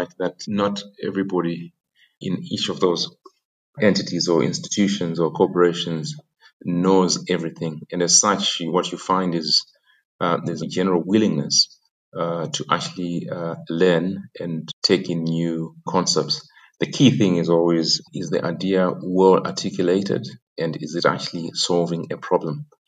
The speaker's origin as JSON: {"language": "English", "country": "Zimbabwe", "tie": "born or raised there", "also_born_or_lived": "Oxford, United Kingdom", "moved": "as an adult", "said": "Born and bred in Zim, and I served my articles for accounting at Coopers and Lybrand in Zimbabwe, and then I went off to Oxford"}